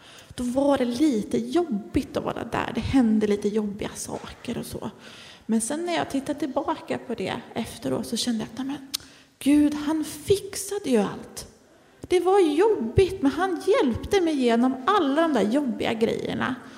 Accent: Laxå, Örebro County, Sweden; Jag är född på USA i Örebro, men är uppvuxen i Laxå.

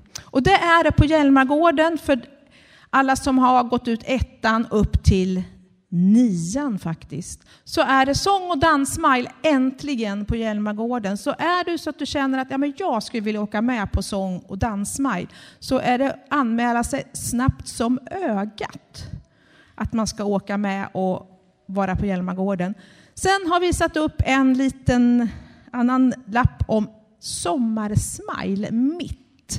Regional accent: Kumla, Örebro County, Sweden; jag är ju född i Kumla och har alltid inte riktigt bott i Kumla hela mitt liv, men nästan. Och min mormor och morfar har bott i Kumla. Min farmor och farfar har bott i Kumla. Så att ja, jag är från Kumla. Men jag bor inte på Kumla.

